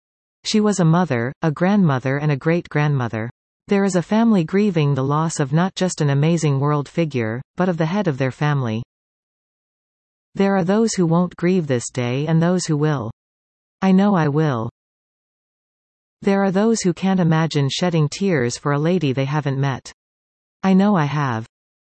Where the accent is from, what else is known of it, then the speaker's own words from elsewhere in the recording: Canada; As a Canadian who has proudly waved the nation's flag since early high school